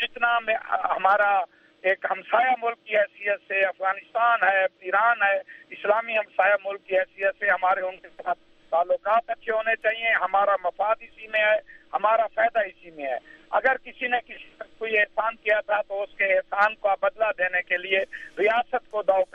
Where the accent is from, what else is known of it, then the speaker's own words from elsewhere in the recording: Pakistan; اور میں آپ کو کہ ہم پاکستانی ہیں, ہمیں پاکستان کے مفادات کا خیال رکھنا چاہیے